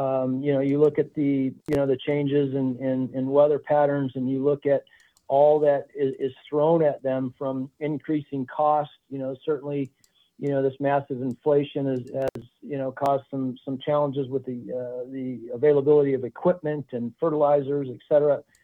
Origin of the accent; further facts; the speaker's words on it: Arizona, United States; I grew up in Arizona and just loved being in the mountains and kind of getting out in nature.